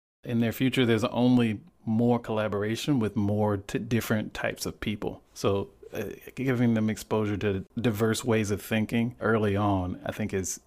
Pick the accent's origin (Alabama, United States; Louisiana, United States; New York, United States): Alabama, United States; I grew up in Alabama, born, raised, and educated.